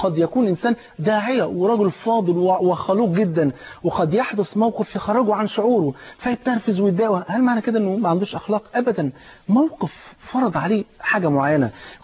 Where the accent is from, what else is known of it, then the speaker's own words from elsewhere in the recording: Egypt; الام زي ما بيقولوا عندنا في مصر لو كانت عظمه في قفه فهي الام